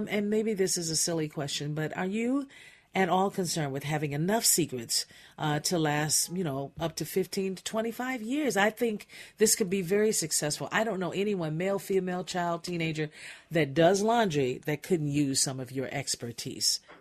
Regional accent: Indiana, United States; where we had to hang up clothes outside in this big backyard that we had growing up in Indiana.

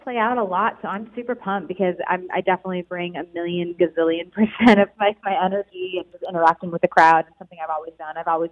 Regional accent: Michigan, United States; the upbringing that I was raised with in Michigan, just being outside and riding my bike to my friend's house and just having more of the Midwest lifestyle.

